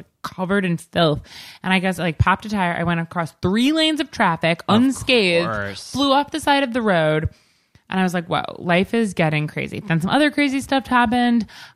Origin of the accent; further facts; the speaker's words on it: Long Island, New York, United States; I mean, that's what you do when you're like growing up in Long Island.